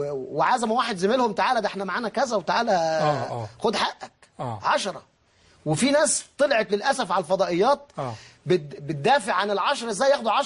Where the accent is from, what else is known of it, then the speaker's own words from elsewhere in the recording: Egypt; وتقال إن عندنا في مصر يعني في بشاعة